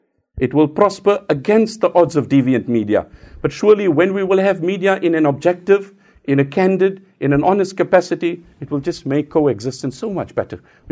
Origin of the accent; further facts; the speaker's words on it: South Africa; I come from South Africa and we have a relative good relation